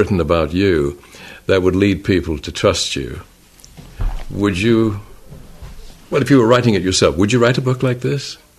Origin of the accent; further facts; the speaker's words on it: England, United Kingdom; growing up in England, the saying over there was